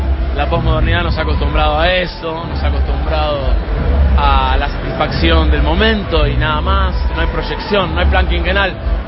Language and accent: Spanish; San Isidro, Buenos Aires Province, Argentina; Somos de Zona Norte, de San Isidro, de La Ribera.